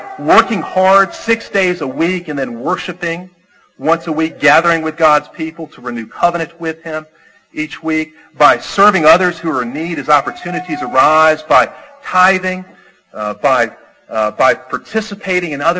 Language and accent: English; Chicago, Illinois, United States; I spent a good part of my childhood growing up in Chicago. My parents, both native Alabamians, like to say that we were prisoners of war held captive up there.